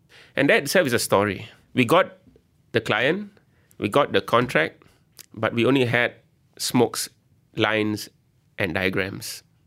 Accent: Singapore; I'm from Singapore, and I studied at the National University of Singapore.

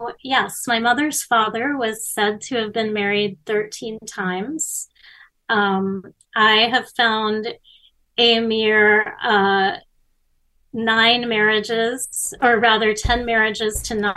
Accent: Miami, Florida, United States; I was growing up in Miami in the 70s and 80s

